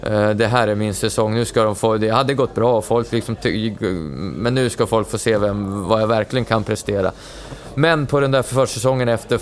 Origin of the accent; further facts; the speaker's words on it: Tavelsjö, Västerbotten County, Sweden; nu ska jag hem och köra igång försäsongen hemma i Taversjö